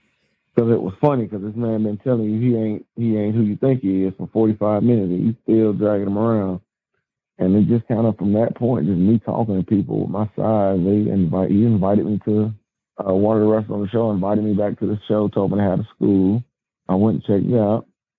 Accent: Alabama, United States; It started when I'm originally from Alabama, and it started when I'd be down in the country at my grandma's

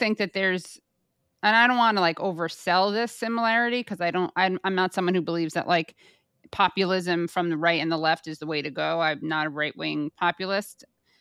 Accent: New York City, New York, United States; I'm based in New York City. I'm from New York City

